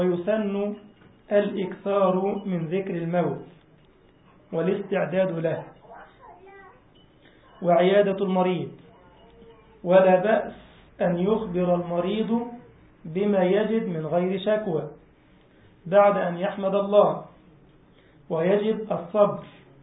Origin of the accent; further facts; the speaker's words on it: Egypt; قلت لكم عندنا في مصر كان في لاعب كورة كده بيحلق أقرع